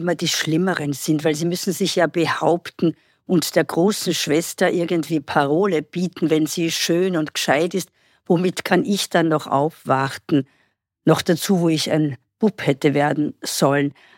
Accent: Hainburg an der Donau, Lower Austria, Austria; So wurde ich geboren, 1959 in Hainburg an der Donau. Dort lebe ich auch heute noch mit kleinen Unterbrechungen und betreibe dort einen Gasthof. Und das ist auch mein Heimatort von Anfang an gewesen

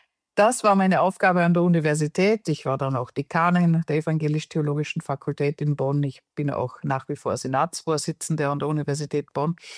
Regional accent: Upper Austria, Austria; moved away as an adult; also born or lived in Vienna; now in Germany; ich bin Österreicherin, geboren und aufgewachsen bin ich im Salzkammergut. Habe dann in Wien studiert und bin dann nach dem Studium zur Doktorarbeit aber schon nach Deutschland gegangen. Und das heißt, ich bin seit 1998 in Deutschland gewesen, auch in Dänemark und an anderen Orten.

